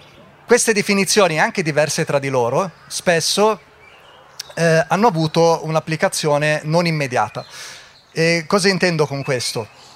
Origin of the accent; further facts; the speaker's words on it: Milan, Lombardy, Italy; Io poi sono milanese, ascoltatore della radio